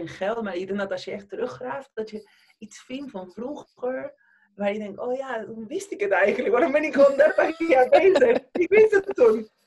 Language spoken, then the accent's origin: Dutch; Argentina; accent: Argentine; first language Spanish; Dutch is a second language; now in Netherlands; ik ben nu de CEO van Dopper, al 3 jaar. En ik kom zelf uit Argentinië, dat hoor je zeker in mijn accent. Maar ik heb een accent ook in het Spaans, dus niet in alle talen. Ik ben nu 45